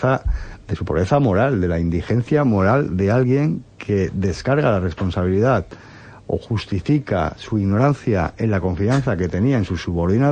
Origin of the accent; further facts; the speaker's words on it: Spain; a mí, como español